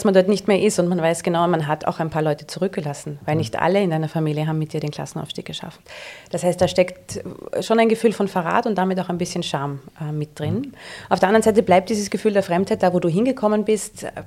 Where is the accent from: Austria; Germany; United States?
Austria; Vienna; Deshalb hört man meiner Sprache nicht an, wo ich herkomme. Viele Menschen fragen mich, wo bist du denn eigentlich her, weil man auch in der dialektalen Färbung kaum hört, dass ich aus Wien bin. Ich werde auch oft gefragt, ob ich aus Deutschland bin.